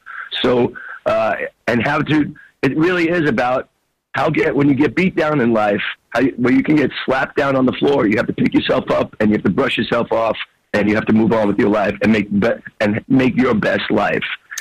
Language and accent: English; New York City, New York, United States; You know, when I grew up in the Bronx, New York.